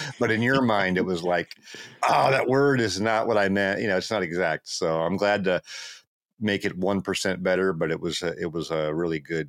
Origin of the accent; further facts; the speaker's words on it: Washington, United States; if I'm in Louisiana and somebody asks where I'm from, I say I'm from Seattle.